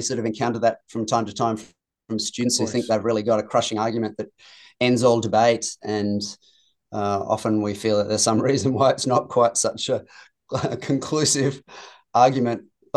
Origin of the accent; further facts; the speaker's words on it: Australia; I think I was raised in Christian circles where that was a hot issue. And you're probably aware that at least one of the creationist organizations found its beginnings here in Australia.